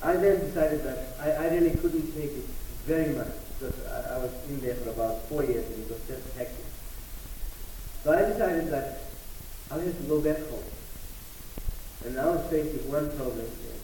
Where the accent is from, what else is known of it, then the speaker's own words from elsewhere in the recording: South Africa; born there; because I was born in South Africa and I'm a city person.